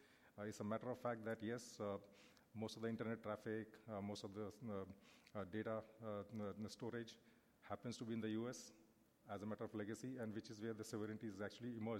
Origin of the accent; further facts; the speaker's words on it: India; I'm from India. I work with the civil society.